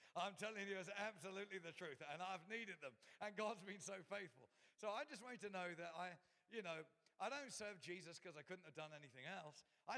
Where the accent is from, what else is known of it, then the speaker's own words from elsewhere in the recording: South East England, United Kingdom; now in England; so I come from Surrey in the UK, and that's where I was born and raised. Today I live in the with my beautiful wife and kids in the East Midlands, but I was raised in Surrey, just kind of outside of South London